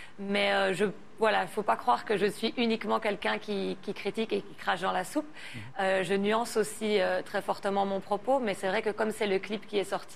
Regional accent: Belgium; Donc voilà, je suis belge, avec des origines italiennes et burundaises.

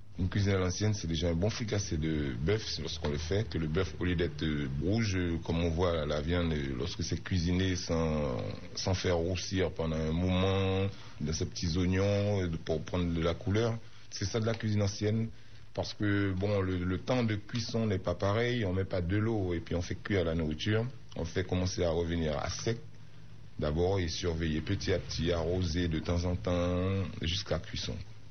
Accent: French Guiana; je suis guyanais. Ça fait 23 ans qu'on était à la Porte des Lilas avant de déménager pour venir ici.

